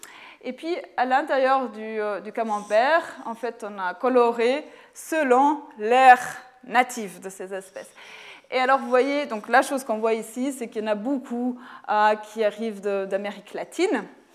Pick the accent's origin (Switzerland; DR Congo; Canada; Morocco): Switzerland; Lausanne, Vaud; qui a été introduite chez nous en Suisse, à Lausanne